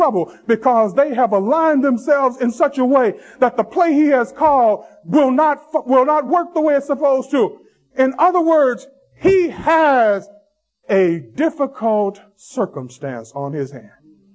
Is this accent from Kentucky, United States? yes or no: no; Tennessee, United States; Most of you know I'm from Tennessee.